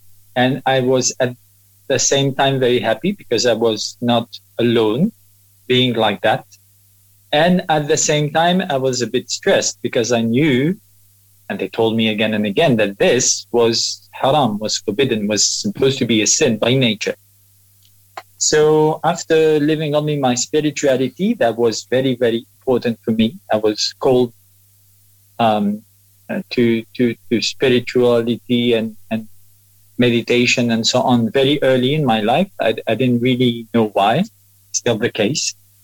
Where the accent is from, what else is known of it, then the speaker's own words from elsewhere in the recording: Algeria; English is a second language; moved away; I grew up in Algeria. I was born there in 1977.